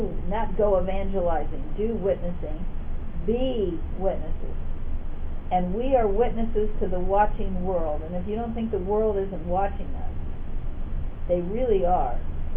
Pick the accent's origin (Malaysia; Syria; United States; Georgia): United States; Or I can't eat that particular food because I'm American and it would probably really make me sick.